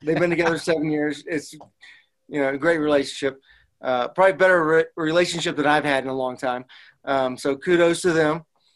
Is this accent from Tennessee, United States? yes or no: no; Midland, Texas, United States; also born or lived in Dallas; So I was born in Dallas. Then shortly after that, moved to Midland, Texas.